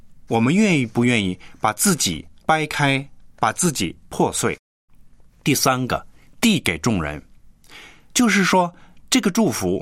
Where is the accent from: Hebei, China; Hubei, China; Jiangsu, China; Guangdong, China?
Jiangsu, China; 我是江苏的